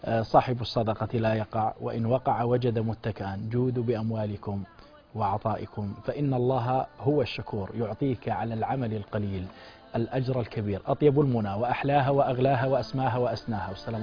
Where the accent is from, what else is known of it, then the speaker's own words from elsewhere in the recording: Algeria; وكان عندنا في الجزائر